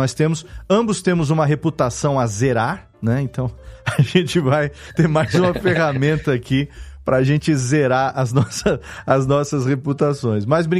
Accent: Serra Negra, São Paulo, Brazil; Hoje, por exemplo, eu estou aqui em Serra Negra, que é onde eu moro, na minha cidade natal.

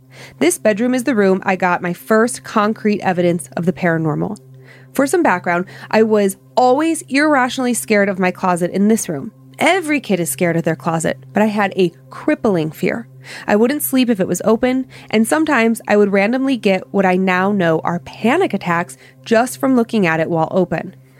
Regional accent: Ohio, United States; Well, growing up in Ohio

